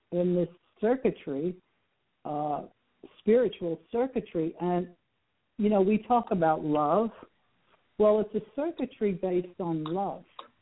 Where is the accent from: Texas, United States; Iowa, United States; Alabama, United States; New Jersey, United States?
Alabama, United States; Well, I'm from Alabama